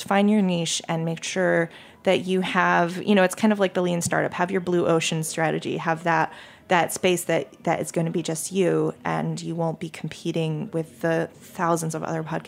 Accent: Maine, United States; because I'm from Maine and we don't have those.

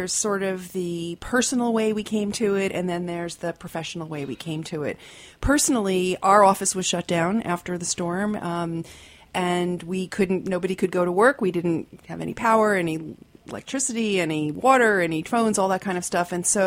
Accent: New York, United States; I grew up near Fire Island, so I was really interested in beach devastation.

